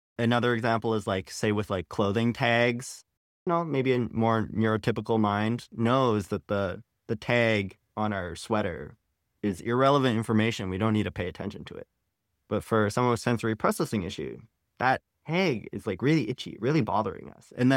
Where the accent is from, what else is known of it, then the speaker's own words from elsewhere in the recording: Canada; I'm Chinese Canadian and my parents immigrated from China in kind of the late 80s.